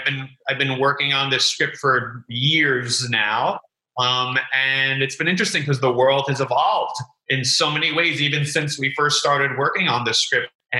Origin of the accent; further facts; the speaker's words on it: New York City, New York, United States; now in Los Angeles, United States; Oh, secret about me is that I am in LA, but I don't drive a car because I grew up in New York City and I never got a driver's license.